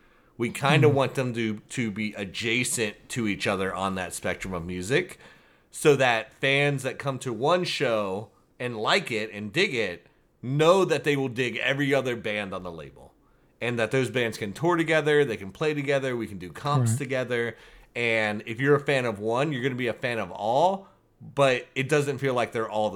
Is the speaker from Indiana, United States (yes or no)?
no; Kentucky, United States; You know I'm from Kentucky, right? That's the only thing. It's the bluegrass state.